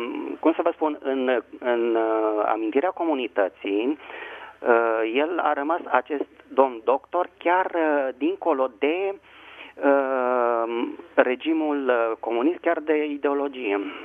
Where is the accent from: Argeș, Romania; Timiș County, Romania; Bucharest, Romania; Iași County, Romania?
Bucharest, Romania; Da, Română … din București.